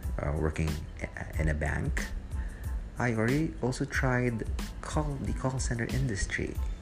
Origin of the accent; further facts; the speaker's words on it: Las Piñas, Metro Manila, Philippines; English is a second language; moved away as an adult; now in Dubai, United Arab Emirates; here in the UAE, currently staying in Dubai. Originally, I am from Las Piñas City.